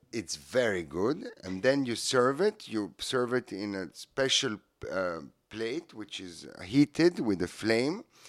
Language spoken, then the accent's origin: English; Switzerland; Yes, I was raised in Switzerland because I was in exile, like you said.